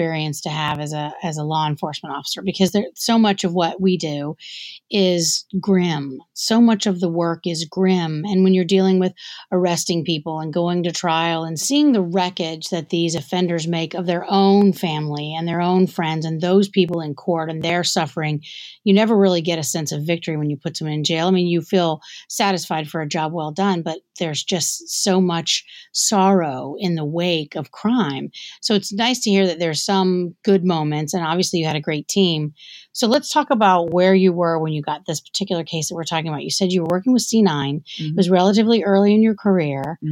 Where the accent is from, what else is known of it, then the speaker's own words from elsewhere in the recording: Georgia, United States; Where I'm from in Georgia